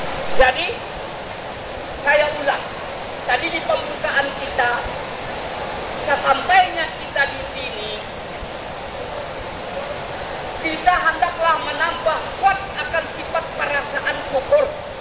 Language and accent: Indonesian; South Kalimantan, Indonesia; first language Banjar; Indonesian is a second language; now in Saudi Arabia; Di negeri kita kalau bahasa saya Banjar, komedi, bioskop.